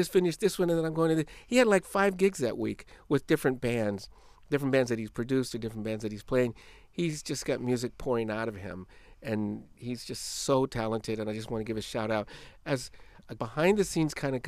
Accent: California, United States; You know, I'm from Northern California and I agree.

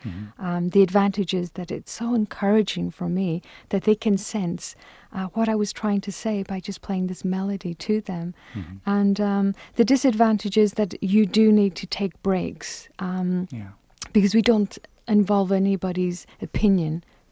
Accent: Ireland; first language Irish; English is a second language; So as my first language is Gaelic, so I've always been known as

